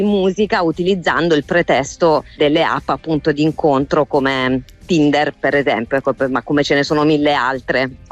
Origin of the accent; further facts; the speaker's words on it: Apulia, Italy; Anche io non sono napoletana, sono pugliese, ma sicuramente ho nel cuore anche la musica partenopea.